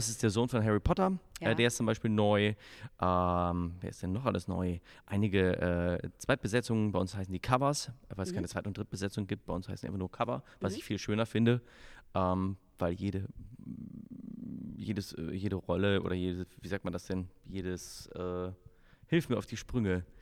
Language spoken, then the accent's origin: German; Haltern am See, North Rhine-Westphalia, Germany; Ich komme aus dem Ruhrgebiet, da sagt man auch weg. Ich komme gebürtig aus Haltern am See.